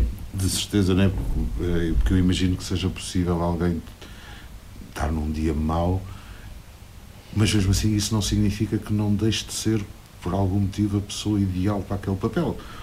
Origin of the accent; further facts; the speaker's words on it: Azores, Portugal; Claro que sou suspeito como açoriano